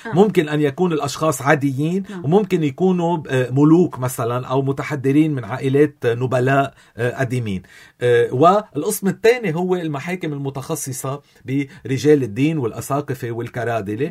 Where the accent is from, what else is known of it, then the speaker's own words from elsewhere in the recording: Lebanon; نحن عندنا بلبنان